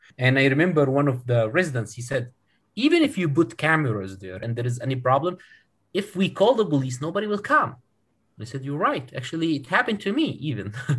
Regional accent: East Jerusalem, Palestine; I'm from East Jerusalem, by the way.

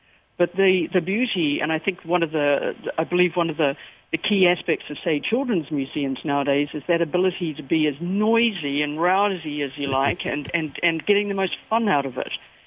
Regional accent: New Zealand; a lot of my background growing up in New Zealand has been living on the water

